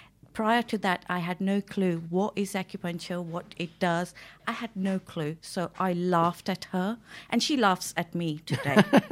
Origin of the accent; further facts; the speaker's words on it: India; now in United Kingdom; I come from India, 1995 to UK, where I did teaching.